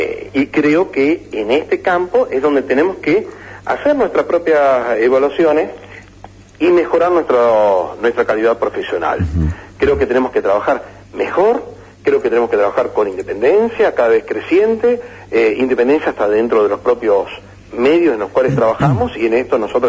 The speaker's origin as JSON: {"language": "Spanish", "region": "Tucumán", "country": "Argentina", "said": "Yo soy de Tucumán, del norte profundo"}